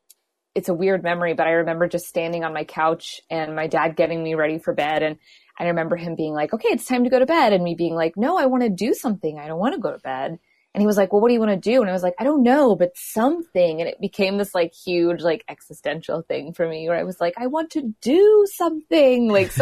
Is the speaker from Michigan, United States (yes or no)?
no; Amo, Indiana, United States; Well, I grew up in Indiana in a small town called Amo. And I had kind of an idyllic childhood growing up.